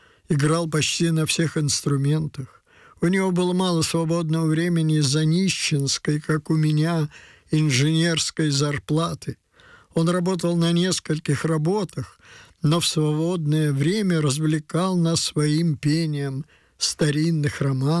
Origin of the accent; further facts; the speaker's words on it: Moscow, Russia; moved away as an adult; now in Lithuania; Литва. Так получилось, что я, коренной москвич, оказался на старости лет в Литве.